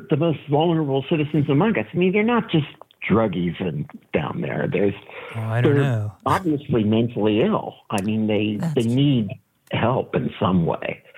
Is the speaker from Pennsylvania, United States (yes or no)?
yes; Philadelphia, Pennsylvania, United States; Exactly. Yeah. In Allegheny.